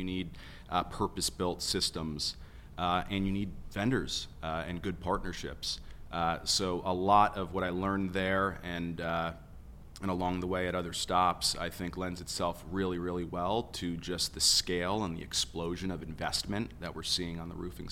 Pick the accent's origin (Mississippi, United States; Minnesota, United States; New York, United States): New York, United States; So originally from New York, grew up working construction